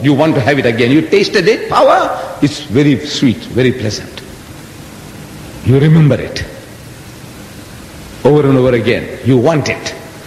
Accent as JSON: {"language": "English", "town": "Surat", "region": "Gujarat", "country": "India", "moved": "yes", "lives_now": "South Africa", "said": "I'm from India originally. I come originally from India, from the west coast of India. You know Bombay? You see it on the map. Bombay, a little above Bombay, is a small port called Surat. I come from that area. I migrated to South Africa in 1927."}